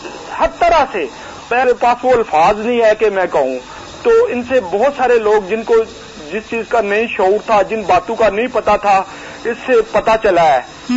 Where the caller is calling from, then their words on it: Punjab, Pakistan; میں جوڑا جوال پر, یہ ہمارا گاؤں ہے گجرات کے ساتھ ہی وہاں سے.